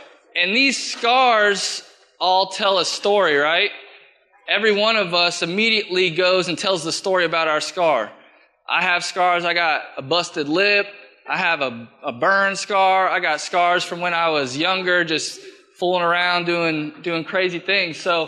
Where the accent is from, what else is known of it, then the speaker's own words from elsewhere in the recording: Merritt Island, Florida, United States; I was born and raised here in Merritt Island. I went to Tropical, I went to Jefferson, I went to Merritt Island High